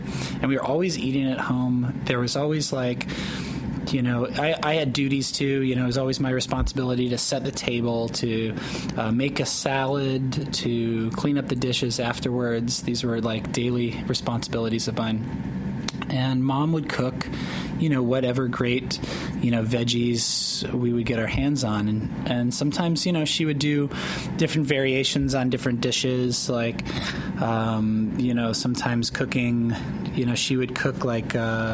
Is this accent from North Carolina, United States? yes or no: yes; Hillsborough, North Carolina, United States; also born or lived in Durham; I was born in Durham, and actually at Duke Hospital, which I don't like to admit because I'm a Tar Heel fan. And but we lived in Hillsborough, North Carolina, home of Hog Day